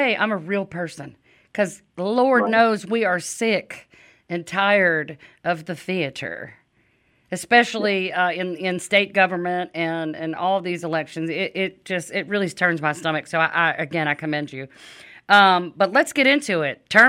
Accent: Louisiana, United States; wasn't raised in Alabama, so I can't claim this. I mean, Louisiana's not any better

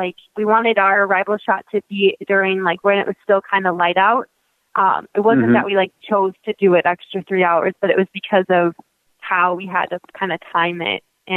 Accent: Minnesota, United States; I knew I was from Minnesota, played hockey, and have been in the cold my whole life

